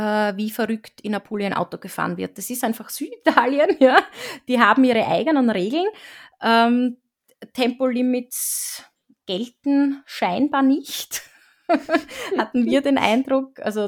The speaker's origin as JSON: {"language": "German", "region": "Styria", "country": "Austria", "said": "also bei uns in der Steiermark sagt man Bretteljause dazu"}